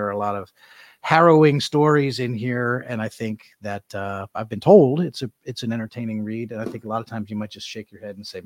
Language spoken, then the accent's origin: English; Philadelphia, Pennsylvania, United States; I want to start with something that happened in my hometown, Philadelphia.